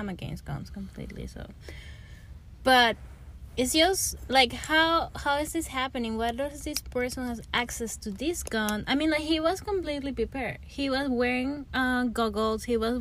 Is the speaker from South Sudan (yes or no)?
no; Venezuela; And I come from Venezuela, where there is obviously a lot of violence and gun